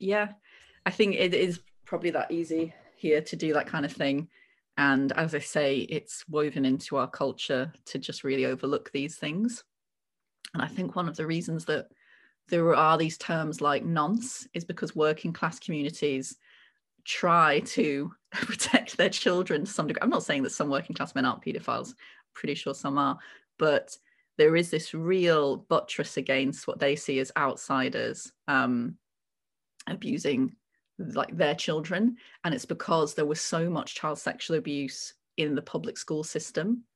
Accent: Wakefield, Yorkshire and the Humber, United Kingdom; And it's Wakefield Prison, which is my hometown, by the way, Wakefield.

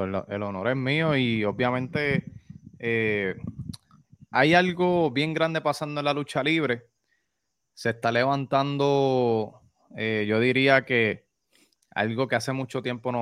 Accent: Yauco, Puerto Rico; also born or lived in Ponce; he vivido toda mi vida aquí, pero yo nací en Ponce, Puerto Rico, en el famoso hospital que es ahora San Lucas, antes no se llamaba así. Yo nací ahí y pues yo soy ponceño también antes que yaucano

